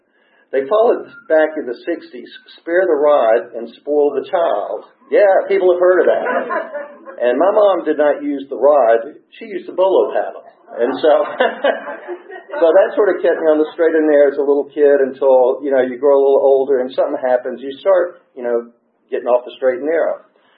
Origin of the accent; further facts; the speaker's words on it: Atlanta, Georgia, United States; born there; But I was born right here in Atlanta. I was born at Georgia Baptist Hospital, which turned into Atlanta Medical.